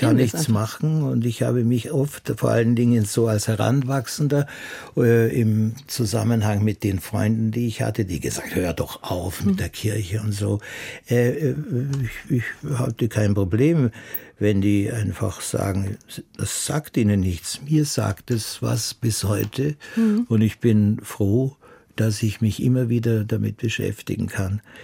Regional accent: Altaussee, Styria, Austria; born there; Ich werde mit den Kindern, meiner Frau und den Kindern in Altaussee sein, dort, wo ich geboren bin und wo wir eigentlich die wichtigen Tage im Jahr, wenn es geht, gemeinsam verbringen. Mhm. Und ich habe sehr viele Freunde und natürlich auch Verwandte in der Gegend.

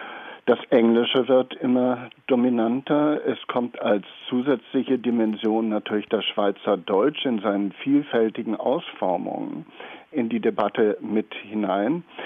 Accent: Berlin, Germany; als Berliner

